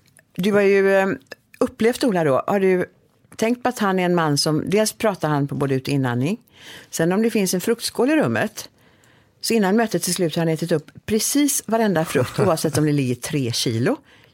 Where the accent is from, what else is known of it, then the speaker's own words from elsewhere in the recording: Aplared, Västra Götaland County, Sweden; Det är för att jag är från Aplared.